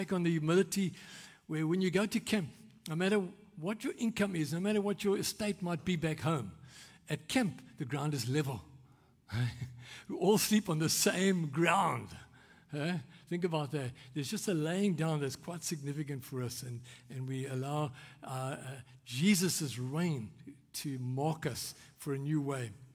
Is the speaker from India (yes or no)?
no; South Africa; Remember, I'm South African, we drive on the left